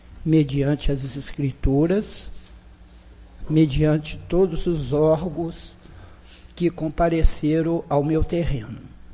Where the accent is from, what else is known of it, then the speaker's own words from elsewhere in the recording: Bicas, Minas Gerais, Brazil; Sou nascido e criado em Bicas.